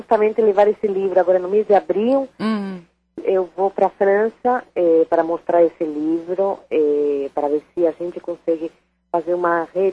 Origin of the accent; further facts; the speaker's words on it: Brazil; mas eu não sou totalmente já de lá. Eu também tenho um pedacinho daqui. Quando eu volto para o Brasil, eu sou uma mistura